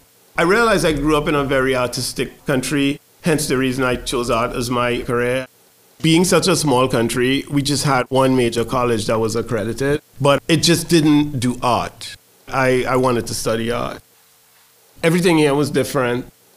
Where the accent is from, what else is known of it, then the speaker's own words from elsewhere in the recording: Trinidad & Tobago; moved away as an adult; now in United States; I'm from Trinidad, which is part of a twin island state. It's called Trinidad and Tobago. And I came to the United States, I was 24.